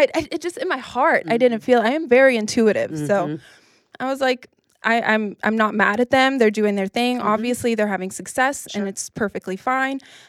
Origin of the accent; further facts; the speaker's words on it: Tennessee, United States; moved away as an adult; also born or lived in New York City / Los Angeles; I'm originally from Tennessee. I moved to New York City the moment I turned 18 that I was allowed to.